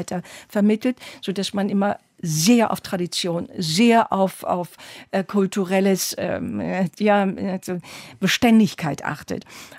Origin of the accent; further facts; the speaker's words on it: Turkey; ich bin eine 7-jährige Türkin, aber ich bin eben auch eine sehr alte Deutsche geworden. Und ich bin beides in jedem Atemzug.